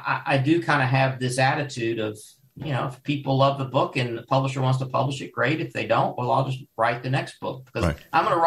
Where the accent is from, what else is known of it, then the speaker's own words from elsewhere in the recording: Louisville, Kentucky, United States; also born or lived in Paducah; Well, I grew up in, well, I was born in Paducah and I was raised in Louisville. Paducah's Western Kentucky